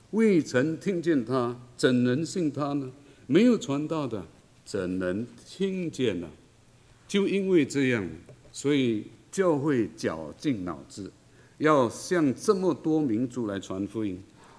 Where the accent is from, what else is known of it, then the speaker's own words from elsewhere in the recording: China; 的习俗我们中国人看了眼睛都亮了